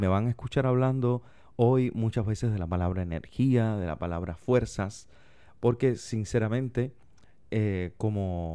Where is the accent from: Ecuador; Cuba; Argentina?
Cuba; Como cubanos estamos profundamente ligados a la espiritualidad y a la fe en todas sus formas.